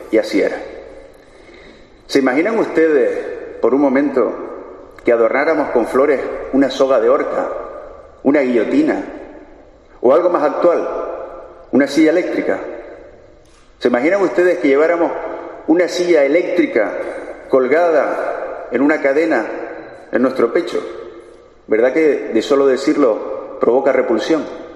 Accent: Los Silos, Canary Islands, Spain; los refugiados bosnios que acogió mi pueblo allá por los años 90, mi pueblo natal, Los Silos.

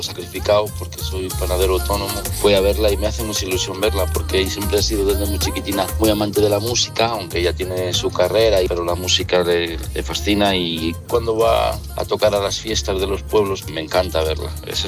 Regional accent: Salamanca, Castile and León, Spain; Yo soy de Salamanca

